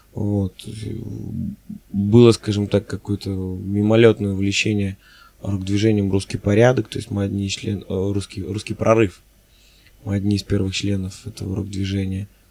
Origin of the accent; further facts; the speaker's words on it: Belarus; Вот, я, скажем так, из Беларуси